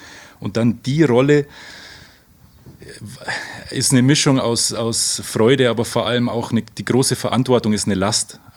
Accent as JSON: {"language": "German", "town": "Oberammergau", "region": "Bavaria", "country": "Germany", "said": "ich komme aus Oberammergau. Ich bin 44 Jahre"}